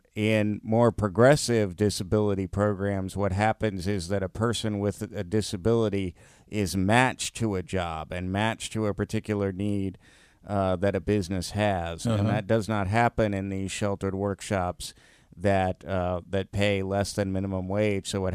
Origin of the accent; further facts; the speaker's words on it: South Carolina, United States; now in Baltimore, United States; I was an Army brat growing up, and my family finally settled in South Carolina. So that's where I lived the longest before I came to Baltimore.